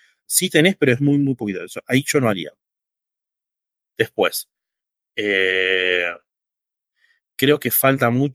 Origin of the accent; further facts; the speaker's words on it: Bahía Blanca, Buenos Aires Province, Argentina; yo soy de Bahía Blanca